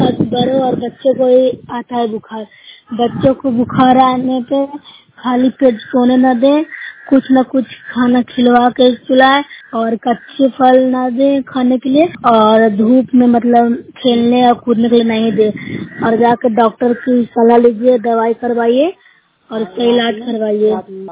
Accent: Bihar, India; मैं नूसरे ब्लॉक से हूँ, जिला नालंदा से हूँ।

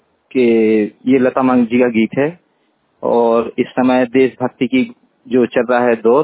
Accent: Madhya Pradesh, India; district पन्ना MP का रहने वाला हूँ

